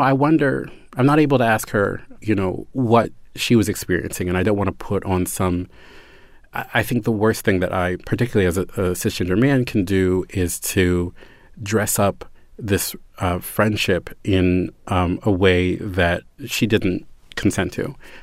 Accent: Baltimore, Maryland, United States; I'm from Baltimore, but that's not the third world, honey.

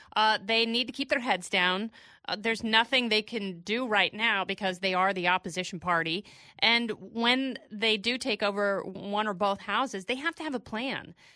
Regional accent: Lubbock, Texas, United States; You know I did, Brian. I grew up in Lubbock, Texas.

